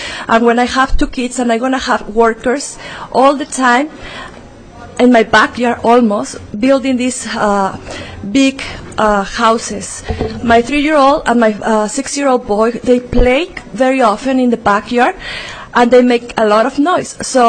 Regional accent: Mexico City, Mexico; I'm originally from Mexico City.

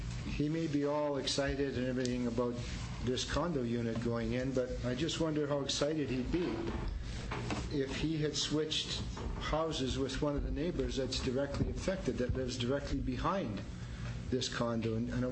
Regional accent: Winnipeg, Manitoba, Canada; Because I grew up in that area. I was born in Transcona.

